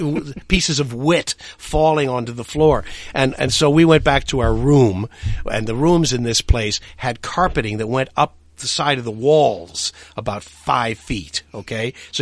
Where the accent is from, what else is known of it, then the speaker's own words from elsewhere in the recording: Indiana, United States; I'm from the Midwest, and I'm from northern Indiana. The fact that I'm of Amish and Irish ancestry might have something to do with it